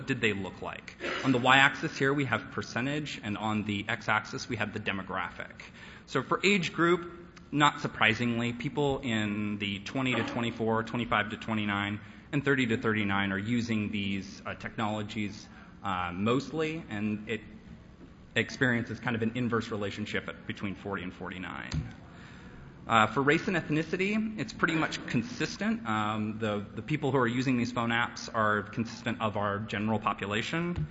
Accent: California, United States; But as a Californian, and I am a very stereotypical Californian, I like to think of my job actually as a surfer on a massive wave.

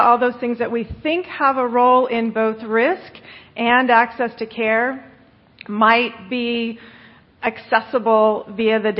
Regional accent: California, United States; I'm from California.

